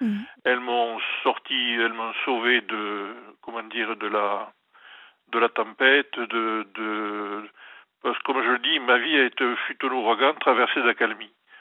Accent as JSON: {"language": "French", "region": "Southwest France", "country": "France", "accent": "Sud-Ouest", "said": "C'est l'accent du Sud-Ouest."}